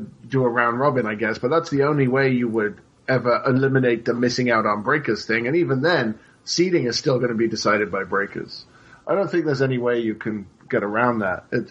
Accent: Cyprus; I am from Cyprus. Nobody else from my country is qualifying for a Pro Tour, ever.

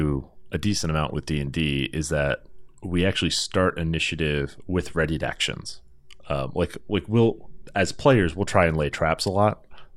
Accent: Georgia, United States; Sorry, I'm from Georgia.

